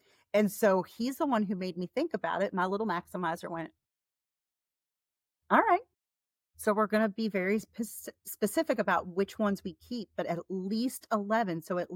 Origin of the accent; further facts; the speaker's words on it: United States; I don't want to say a narrow viewpoint of being an American, but that is my culture and what I was raised in, even though I've had a lot of overseas experience.